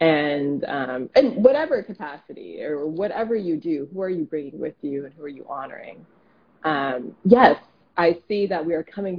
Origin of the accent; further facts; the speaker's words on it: Seattle, Washington, United States; I'm from Seattle, Washington, the Pacific Northwest.